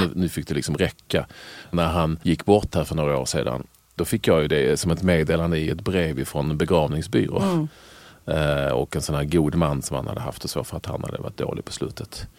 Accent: Malmö, Skåne, Sweden; also born or lived in Landskrona; Jag föddes i Landskrona av alla jävla ställen 1965. Jag bodde där liksom några få månader innan jag flyttade till Malmö, där jag brukar säga att jag är uppväxt.

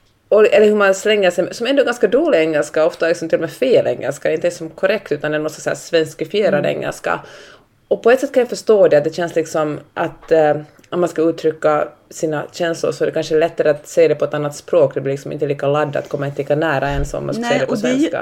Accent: Finland; när jag växte upp i Finland handlade det mycket om att använda finska istället för engelska, för det var lite coolare att tala finska och svära på finska.

